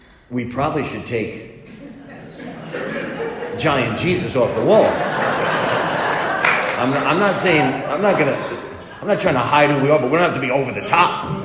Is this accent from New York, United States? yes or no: yes; New York, United States; I mean, she's Colombian. I'm Italian Jewish from New York. We don't look anything like her.